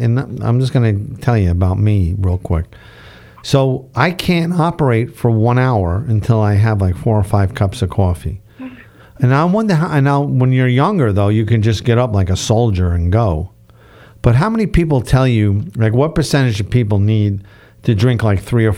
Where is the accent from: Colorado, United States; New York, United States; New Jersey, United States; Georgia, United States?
New York, United States; accent: New York; you notice how I say coffee? That's how you know I'm from New York, right? That's the one word that gives it away, coffee, right?